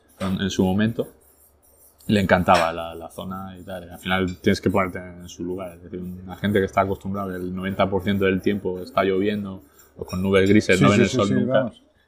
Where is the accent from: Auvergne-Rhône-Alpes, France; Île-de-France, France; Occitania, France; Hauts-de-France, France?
Hauts-de-France, France; Arras; born there; first language French; Spanish is a second language; mi primer idioma que aprendí fue el francés. Nací en el 84, como te digo, en Arras, que está a una hora de París, al norte. De hecho, toda mi familia por parte de padres son del norte, completamente del norte de Francia